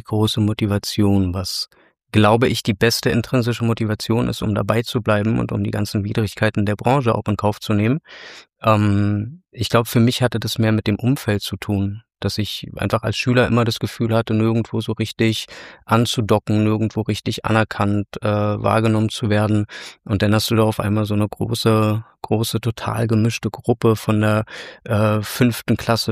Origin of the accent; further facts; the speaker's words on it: Baden-Baden, Baden-Württemberg, Germany; also born or lived in Potsdam; Ich bin in Potsdam geboren, habe dann in Baden-Baden gewohnt und da dann auch am Baden-Badener Theater Musical gespielt.